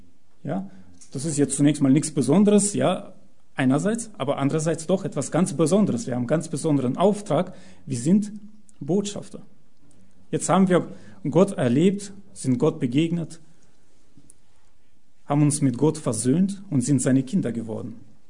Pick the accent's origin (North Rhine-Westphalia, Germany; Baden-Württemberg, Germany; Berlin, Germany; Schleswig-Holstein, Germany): Baden-Württemberg, Germany; Pforzheim; Ich komme aus Pforzheim und wir haben jetzt in der Stadt ganz viele Plakate